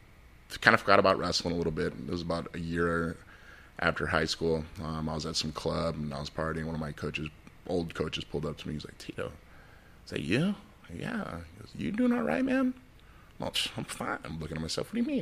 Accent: Santa Ana, California, United States; I could have been shot as one of my friends were when I grew up in Santa Ana

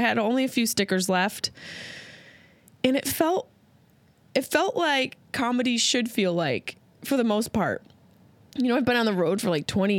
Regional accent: Syracuse, New York, United States; now in Los Angeles, United States; Obviously, Syracuse is my hometown.

